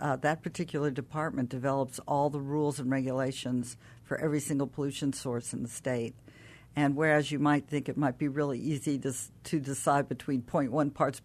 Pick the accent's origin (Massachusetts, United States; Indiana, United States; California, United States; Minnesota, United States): California, United States; I came from California originally. I love Florida.